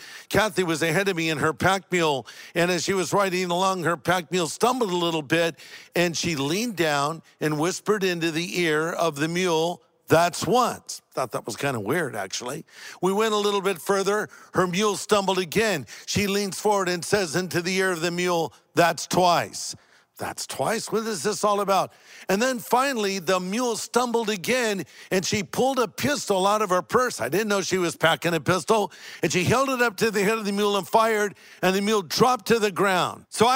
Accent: California, United States; I'm from California.

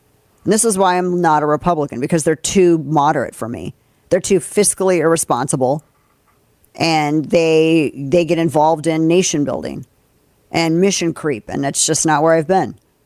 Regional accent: Missouri, United States; And I like Josh Hawley. He's from my home state.

